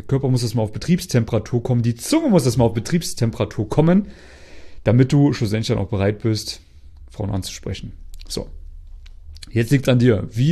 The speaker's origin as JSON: {"language": "German", "region": "East Germany", "country": "Germany", "moved": "yes", "lives_now": "Vienna, Austria", "said": "Ich bin ja aus Ostdeutschland. Also die, die immer so eine Kartoffel im Mund haben, wenn sie reden. Aber dadurch, dass ich jetzt schon länger in Wien lebe, ist der bayerische Dialekt gar kein Problem mehr für mich."}